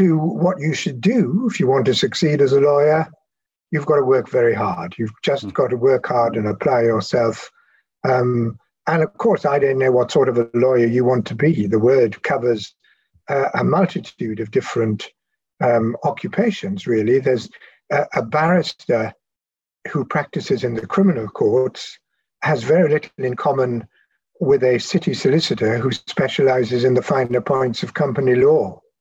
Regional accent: Wales, United Kingdom; I grew up in South Wales in a very solidly Labour stronghold.

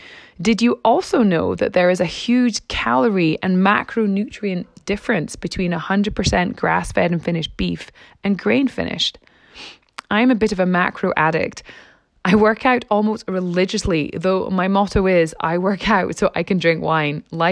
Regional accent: Scotland, United Kingdom; now in Canada; Growing up in Scotland, we just had beef.

